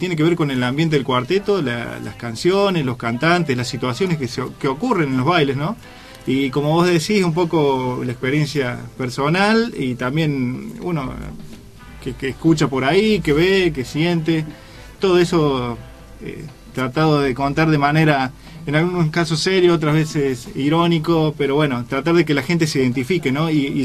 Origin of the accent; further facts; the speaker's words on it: Villa María, Córdoba, Argentina; tengo amigos poetas en Villa María, soy de Villa María